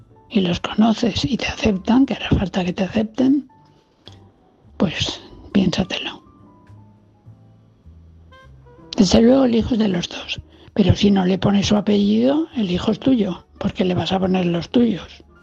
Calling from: Valencia, Valencian Community, Spain; La mía es la valenciana

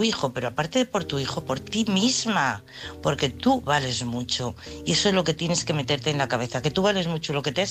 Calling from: Madrid, Community of Madrid, Spain; de Madrid.

